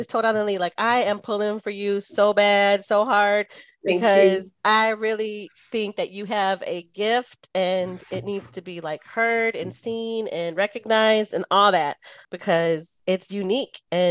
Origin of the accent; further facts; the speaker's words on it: Detroit, Michigan, United States; cause I'm from Detroit. So I grew up in a, you know, predominantly urban neighborhoods from the hood.